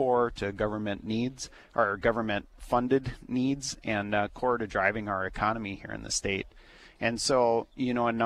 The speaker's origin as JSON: {"language": "English", "town": "Velva", "region": "North Dakota", "country": "United States", "said": "My district, I come from Velva, is where we farm at."}